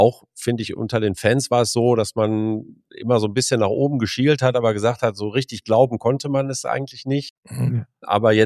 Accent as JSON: {"language": "German", "town": "Gelsenkirchen", "region": "North Rhine-Westphalia", "country": "Germany", "tie": "born or raised there", "also_born_or_lived": "Herten", "said": "mein Elternhaus steht in Gelsenkirchen und ja, bin hier groß geworden, wie gesagt, zur Schule gegangen, habe meine Ausbildung gemacht"}